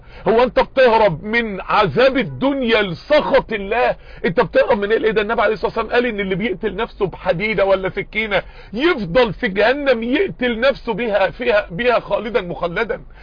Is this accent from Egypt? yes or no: yes; Mansoura, Dakahlia, Egypt; عندنا في المنصورة